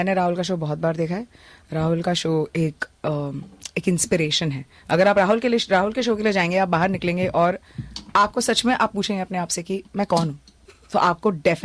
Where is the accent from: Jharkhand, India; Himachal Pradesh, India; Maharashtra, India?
Maharashtra, India; Mumbai; मैं मुंबई इंडिया से आई हूँ, मुंबई का हिंदी मुंबई होता है।